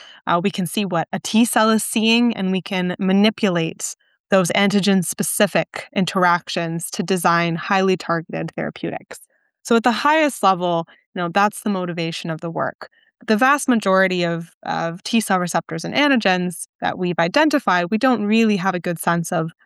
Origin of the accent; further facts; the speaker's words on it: Toronto, Ontario, Canada; now in United States; I'm originally from Toronto